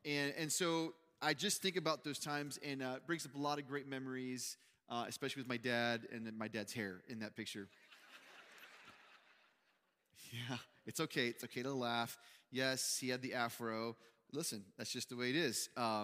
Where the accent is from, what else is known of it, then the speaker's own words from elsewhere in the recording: Uvalde, Texas, United States; I talked about my upbringing and my hometown and the school I went to. And then that Tuesday was the shooting in Uvalde at my old elementary school, Robb Elementary.